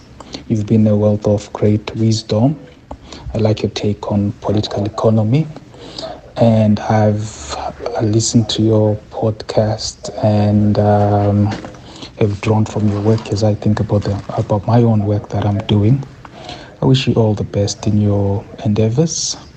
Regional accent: Zimbabwe; now in United States; as I listen to your show from the US, I'm originally from Zimbabwe

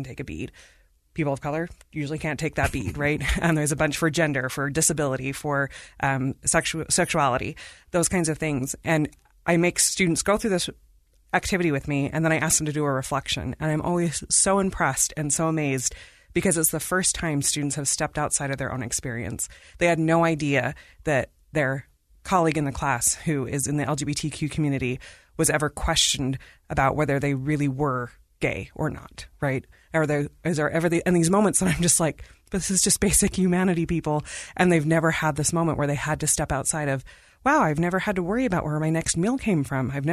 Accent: India; I am from India.

